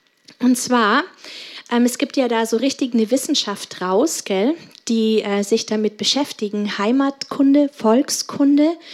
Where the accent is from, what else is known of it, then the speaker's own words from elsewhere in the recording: Landsberg am Lech, Bavaria, Germany; bei mir ist es so, ich bin in Landsberg am Lech aufgewachsen und ich liebe diese Stadt immer noch